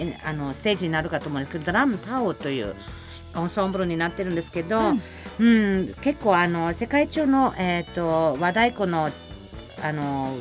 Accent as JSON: {"language": "Japanese", "country": "Germany", "second_language": "Japanese", "said": "まあドイツ人ですから、あえてオンとオフ超はっきりしますからね。"}